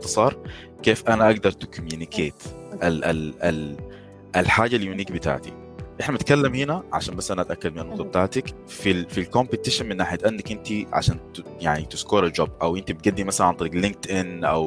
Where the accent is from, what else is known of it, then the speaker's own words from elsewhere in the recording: Khartoum, Sudan; إحنا مقيمين أو مقرنا بإسبانيا، أنا سوداني من الخرطوم.